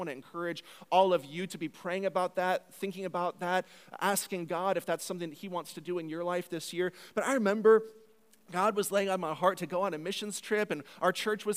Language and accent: English; Houston, Texas, United States; I grew up in Houston, Texas. And growing up in Texas, everybody around me was a Christian